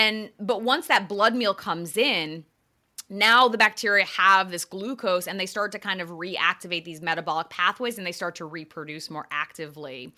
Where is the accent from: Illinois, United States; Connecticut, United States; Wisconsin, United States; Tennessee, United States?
Connecticut, United States; also born or lived in Long Island, New York / New York City / Westchester, New York; I grew up in Eastern Connecticut. I went to college on Long Island. I lived in New York City. I lived in Westchester, New York.